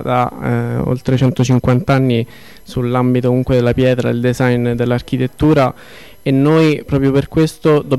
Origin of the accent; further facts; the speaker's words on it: Rome, Lazio, Italy; now in Lecce, Italy; io vengo da Roma, quindi ho grande stima e rispetto per tutto questo contesto